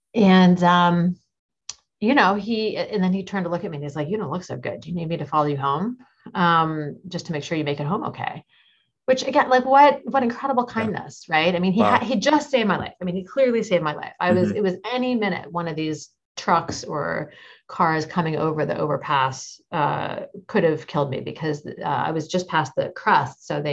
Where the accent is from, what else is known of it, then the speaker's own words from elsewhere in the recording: Tacoma, Washington, United States; just coming into my hometown of Tacoma.